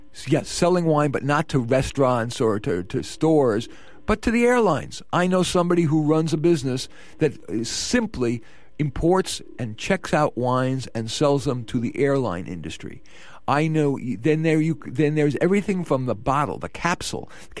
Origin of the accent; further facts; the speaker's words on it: New York City, New York, United States; I grew up in New York City, where the culture values tough negotiation.